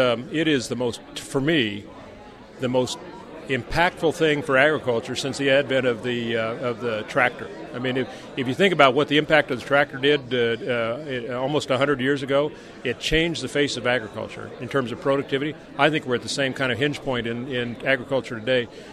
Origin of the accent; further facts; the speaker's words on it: Kansas, United States; I'm a kid from Kansas who's, I tell people, I've seen things and been places and eaten things that kids from Kansas can't imagine